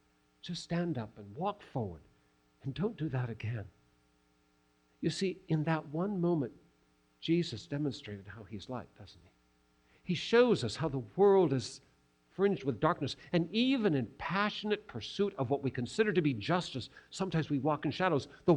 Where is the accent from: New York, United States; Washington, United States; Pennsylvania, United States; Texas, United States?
Washington, United States; Seattle; I'm from Seattle. I literally grew up with Bill Gates. He and I are in the same part of town, same neighborhood, all that.